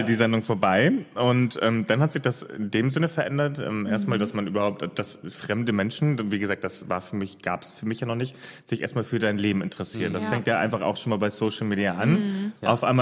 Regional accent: Hamburg, Germany; now in Cologne, Germany; ich bin ja gebürtiger Hamburger und bin erst Ende 2018 nach NRW, nach Köln gezogen

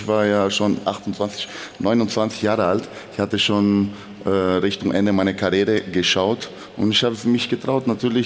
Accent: Stuttgart, Baden-Württemberg, Germany; Ich als Stuttgarter würde ich auf jeden Fall da bleiben.

